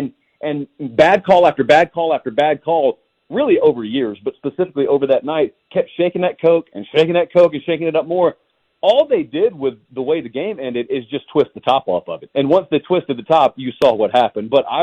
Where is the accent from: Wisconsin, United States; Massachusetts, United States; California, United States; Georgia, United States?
Georgia, United States; It's not. I'm from Georgia.